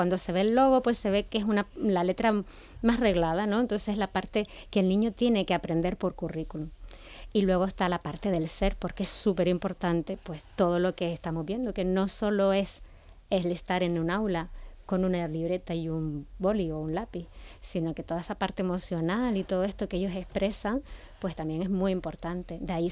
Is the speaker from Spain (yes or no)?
yes; Canary Islands, Spain; accent: Canarian; es un guiño a nuestro acento, al acento canario